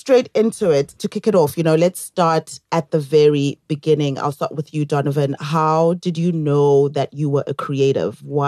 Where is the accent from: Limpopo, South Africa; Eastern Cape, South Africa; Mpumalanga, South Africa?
Eastern Cape, South Africa; Mthatha; born there; Transkei, which is where I was born also.